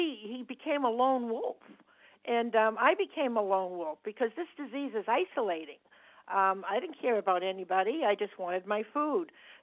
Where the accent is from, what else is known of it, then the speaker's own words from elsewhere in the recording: Massachusetts, United States; I'm from Massachusetts.